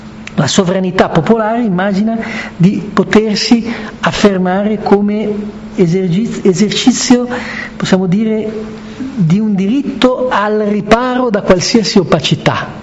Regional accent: Locarno, Ticino, Switzerland; In Ticino, io sono di Locarno

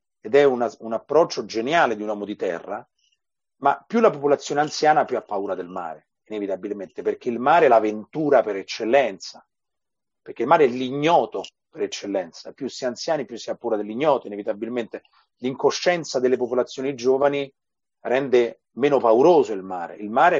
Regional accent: Lombardy, Italy; A me il Mediterraneo non piace, sono lombardo, per ragioni incomprensibili, mi sento mitteleuropeo

